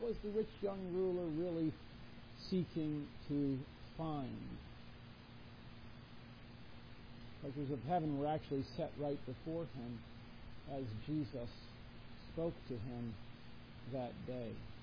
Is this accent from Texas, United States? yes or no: no; Indiana, United States; For a time, I grew up in Indiana. Pretty flat. Full of fields.